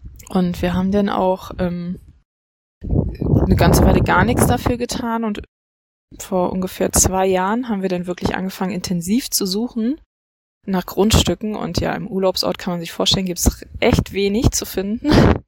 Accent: Berlin-Brandenburg, Germany; wir kommen ja alle so aus Berlin-Brandenburg die Ecke.

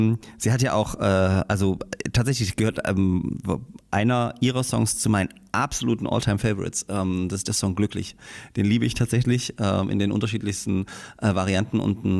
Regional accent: Saxony, Germany; Naja, ich bin in Gage, in Groß-Rörsdorf, zur Schule gegangen, Ohorn, dann sind meine Eltern dahingezogen, dann später nach Bischheim-Gersdorf noch. Also das ist voll die Oberlausitz-Connection.

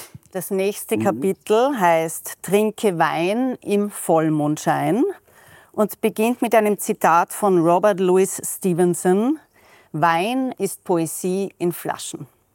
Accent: Austria; Jetzt, als Österreicherin muss ich noch schnell fragen

